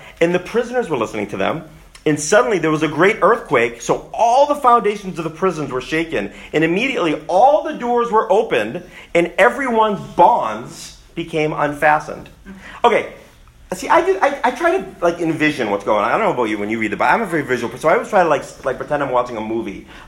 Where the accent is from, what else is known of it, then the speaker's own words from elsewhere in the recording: United States; I love being an American. I'm a patriot, all that.